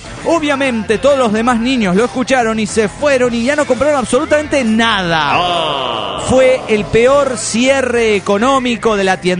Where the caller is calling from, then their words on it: Kansas City, Missouri, United States; de Kansas City